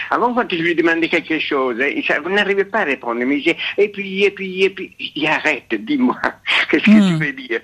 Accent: Italy; moi je suis italien, mon fils est italien

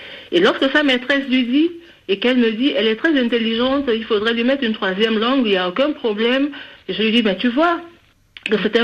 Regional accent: Gabon; Moi je suis gabonaise

